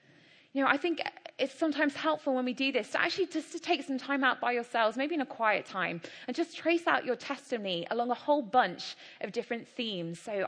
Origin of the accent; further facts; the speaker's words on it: England, United Kingdom; These situations are really hard for us as British people. They actually require us getting over our own Englishness and our sense of etiquette and our cultural abhorrence for invading somebody else's privacy.